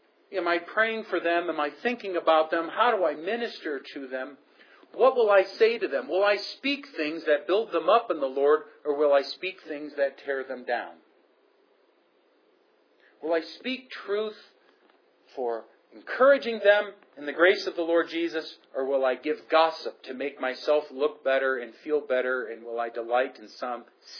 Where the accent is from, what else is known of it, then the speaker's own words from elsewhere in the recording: United States; we are so American. We are so wrapped up in ourselves and in our pleasures and our desires